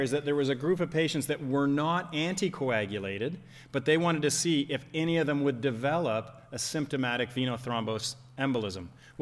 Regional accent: Canada; And I mentioned being Canadian earlier, where we say sorry all the time.

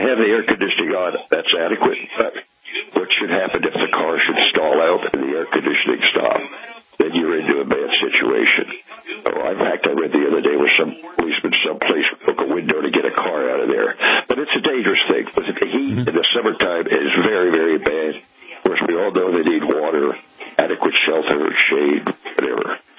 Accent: New Jersey, United States; First of all, I was born and raised in New Jersey, went to high school there

